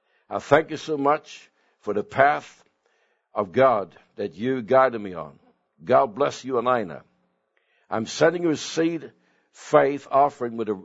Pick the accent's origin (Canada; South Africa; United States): Canada; I'm originally from Canada